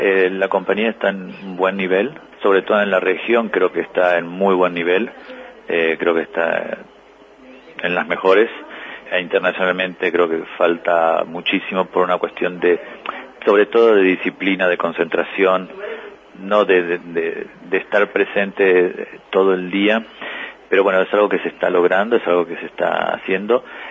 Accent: Argentina; now in Uruguay; Como muchos argentinos, felices, tranquilos, disfrutando de la calidad de vida

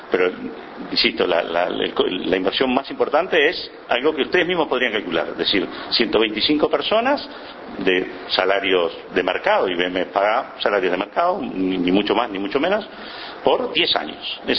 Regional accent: Uruguay; mía también como uruguayo

